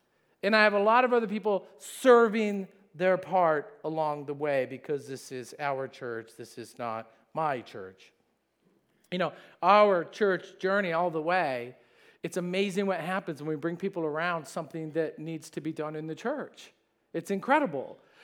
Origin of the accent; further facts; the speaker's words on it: Michigan, United States; and I think just growing up in Michigan, this was a common thing.